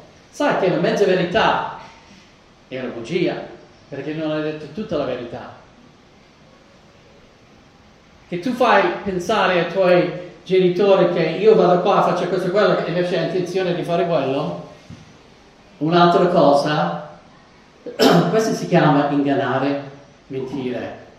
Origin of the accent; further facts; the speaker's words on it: Texas, United States; Io ho frequentato dei campi quando sono cresciuto nel Texas orientale.